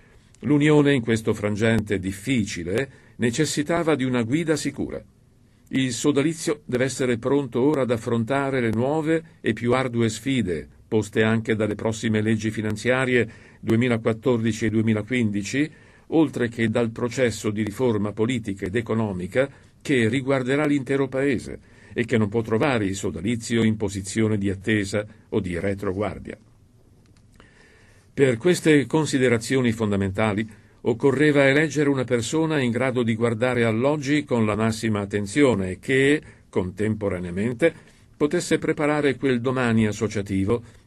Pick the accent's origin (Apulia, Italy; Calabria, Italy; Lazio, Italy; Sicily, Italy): Sicily, Italy; Catania; also born or lived in Bologna; Bambino del profondo sud, ho trovato a Catania, la mia città d'origine, un istituto che mi ha accolto per 8 anni